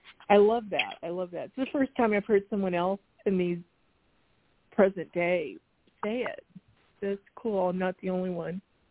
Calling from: Arizona, United States; from Arizona.

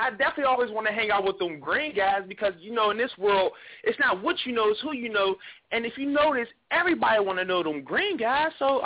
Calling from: Pittsburgh, Pennsylvania, United States; I'm here in the flesh right now doing it what it do, straight from Pittsburgh, PA.

